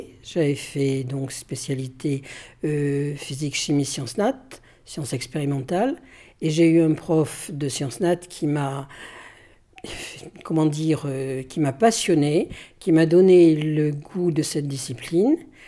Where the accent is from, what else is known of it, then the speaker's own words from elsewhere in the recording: Thiviers, Nouvelle-Aquitaine, France; Oui, je suis né à Thiviers. Et il est vraisemblable que je vais mourir à Thiviers. Et je suis peut-être natif du Périgord, je suis resté dans le Périgord.